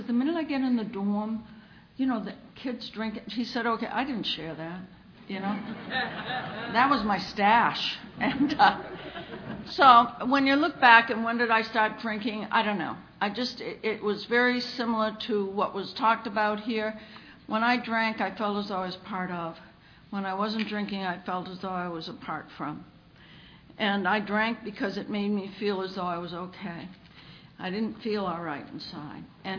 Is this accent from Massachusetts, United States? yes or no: yes; Massachusetts, United States; So even though the flyer says I'm from New Mexico, I'm really from just north of Boston. And I was raised in a very lovely place.